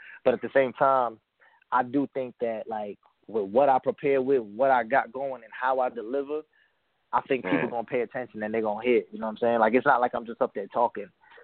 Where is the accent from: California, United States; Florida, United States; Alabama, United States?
Florida, United States; Tampa; I'm from Tampa, Florida, bro. I never battled in Atlanta.